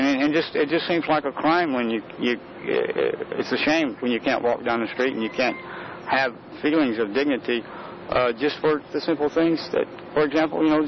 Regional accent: United States; as an American and being here in my lifetime and everything

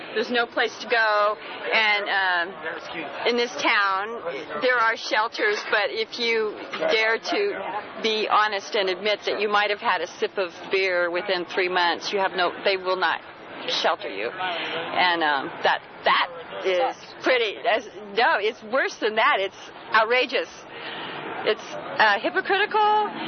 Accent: Santa Cruz, California, United States; Actually, I grew up in Santa Cruz.

